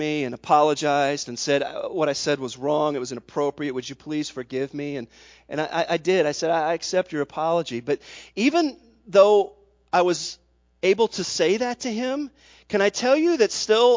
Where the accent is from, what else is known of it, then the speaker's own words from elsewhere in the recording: Lexington, Kentucky, United States; when I was 12 years old, I grew up in Lexington, Kentucky.